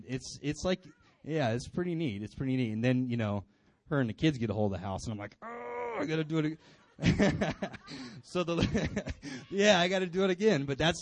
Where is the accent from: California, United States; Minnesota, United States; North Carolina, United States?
California, United States; that's how he talks to me because I'm from California, dude, okay?